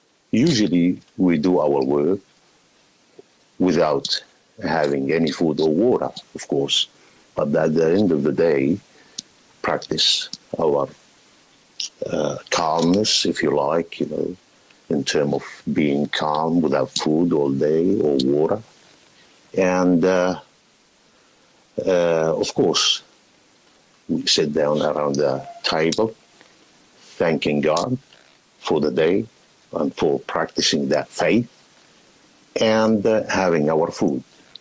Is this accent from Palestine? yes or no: yes; Palestine; English is a second language; now in Australia; Originally, I am from Palestine, immigrated about 37, 38 years ago to Australia, enjoying the life around here.